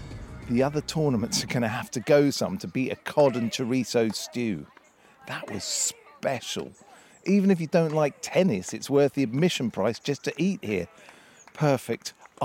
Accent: United Kingdom; I'm British and we've been brought up to believe that it's special

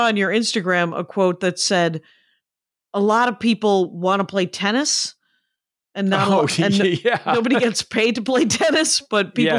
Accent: Wisconsin, United States; It's weird because different, other kinds of natural disasters, like I'm from Wisconsin.

